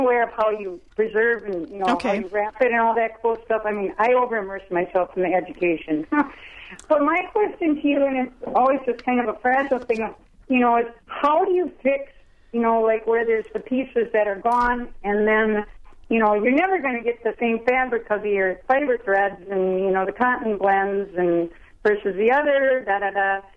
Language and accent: English; Chippewa Falls, Wisconsin, United States; I'm from Chippewa Falls, and I've been into the fiber arts for many years.